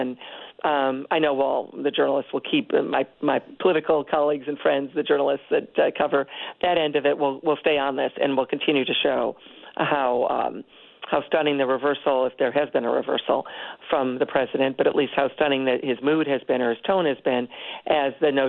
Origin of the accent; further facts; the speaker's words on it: United States; but I'm an American, and you asked, and so I'm happy to answer.